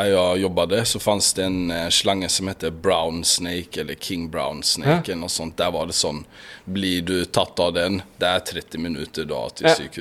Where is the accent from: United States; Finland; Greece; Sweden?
Sweden; Falkenberg, Halland County; also born or lived in Sydney, Australia; Jag var hemma i Falkenberg i Sverige, bored, uttråkad